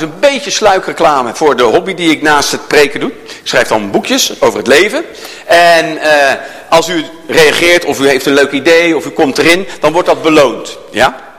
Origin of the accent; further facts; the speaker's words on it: Rotterdam, South Holland, Netherlands; born there; now in Doorn, Netherlands; Ik ben zelf geboren in Rotterdam-Zuid. Dat hoor je niet meer aan mij, dus ik zeg het er heel even bij.